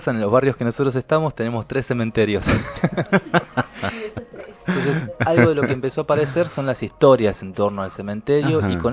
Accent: Villa Centenario, Buenos Aires, Argentina; quiénes venían de Villa Centenario, que es de donde soy yo

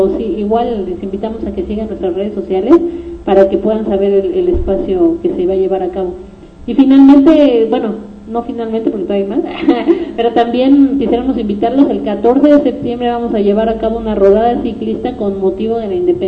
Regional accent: Tláhuac, Mexico City, Mexico; las personas de Tláhuac lo conocemos como Las Ollas, donde está el arco.

